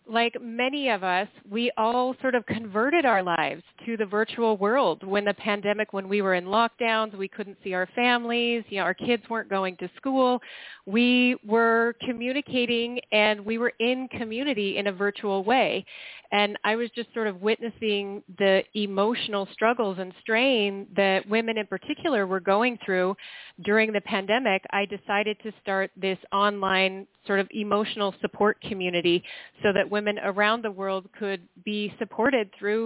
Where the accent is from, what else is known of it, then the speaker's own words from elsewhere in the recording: Montana, United States; I'm afraid being from Montana, I'm not going to be as responsive to it as other people might be.